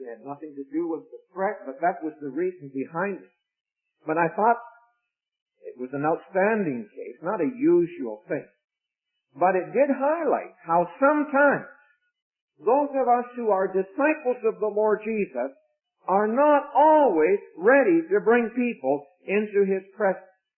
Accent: Vancouver, British Columbia, Canada; I came as a Canadian delegate from Vancouver.

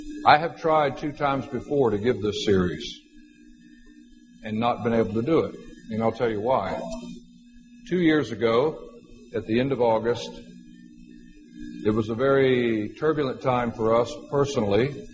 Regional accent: Florida, United States; and he finds out I'm from Florida, and he says, oh, I've got a relative down in Florida.

